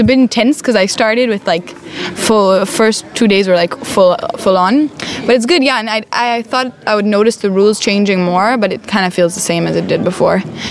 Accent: Oroville, California, United States; born there; I was born in Oroville.

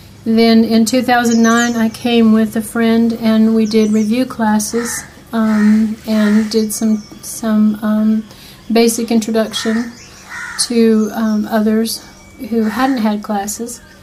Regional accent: Nashville, Tennessee, United States; I'm from Nashville, Tennessee.

